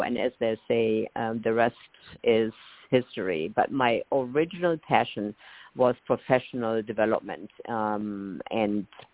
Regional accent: Germany; English is a second language; also born or lived in England / Canada; now in United States; I grew up in Germany. We spent 10 years in England, 10 years in Canada, and then eventually we came to the U.S.

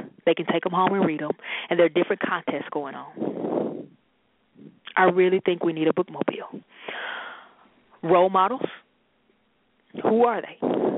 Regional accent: Waco, Texas, United States; when I was growing up in South Waco, my grandmother's neighborhood, the bookmobile always came every Saturday

